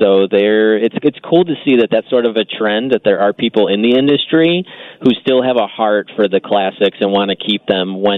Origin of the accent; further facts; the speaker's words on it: Schaumburg, Illinois, United States; Yeah, I grew up in Schaumburg, so for me, it was Six Flags Great America was the park.